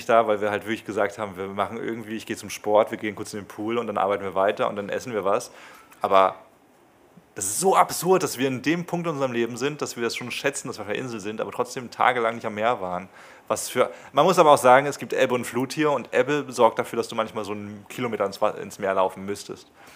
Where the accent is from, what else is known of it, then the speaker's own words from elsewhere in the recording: Germany; Kann ich als Deutscher bestimmt bringen, oder?